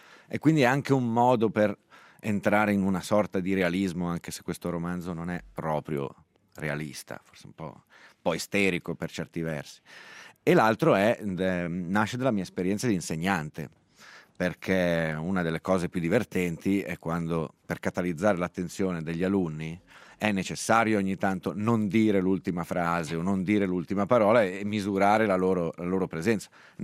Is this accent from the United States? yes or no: no; Switzerland; in quanto svizzero io ho letto molto presto Dürrenmatt e Frisch.